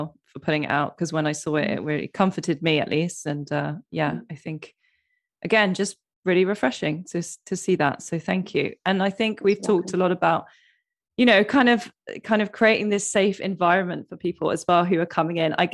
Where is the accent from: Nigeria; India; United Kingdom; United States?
United Kingdom; because being British as well